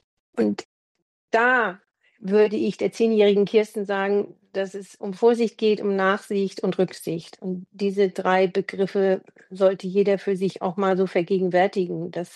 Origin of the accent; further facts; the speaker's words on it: Neumünster, Schleswig-Holstein, Germany; Also in meiner Heimatstadt Neumünster hatten wir dann keine Schwimmhalle